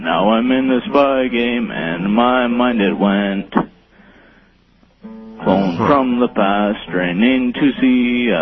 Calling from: Sault Ste. Marie, Ontario, Canada; I'm in Sault Ste. Marie, Ontario.

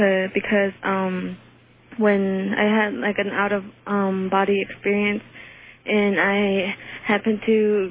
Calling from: New Mexico, United States; I'm calling from New Mexico.

